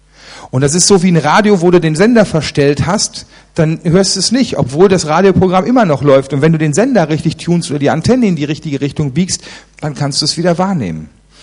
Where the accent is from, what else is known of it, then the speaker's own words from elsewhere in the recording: Germany; also ich fühle mich, obwohl ich ungarischer Abstammung bin, aber ich fühle mich sehr, sehr deutsch. Ich bin auch sehr deutsch, ich bin auch in Deutschland schon geboren.